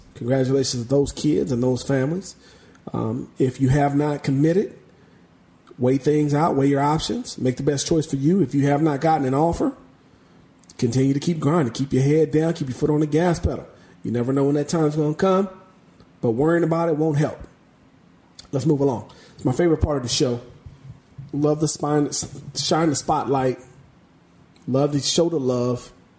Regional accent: Corona, California, United States; going back to Corona Roosevelt High School here locally in Southern California, my hometown.

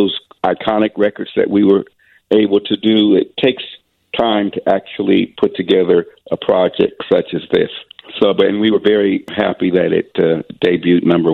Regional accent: Denver, Colorado, United States; because I'm from Denver, Colorado

